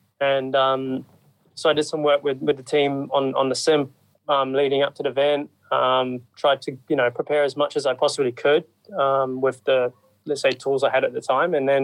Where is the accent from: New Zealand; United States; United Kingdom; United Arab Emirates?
New Zealand; one of my best friends actually, Mitch Evans, you know, we grew up together in New Zealand.